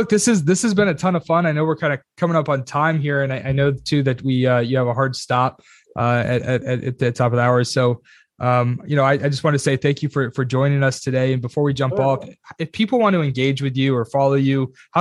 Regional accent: United States; I remember when I was initially recruiting in Romania, as an American

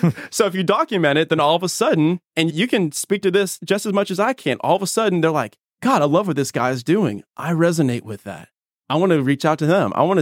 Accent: Chattanooga, Tennessee, United States; also born or lived in Atlanta; I'm from Chattanooga, Tennessee, lived in Atlanta, Georgia.

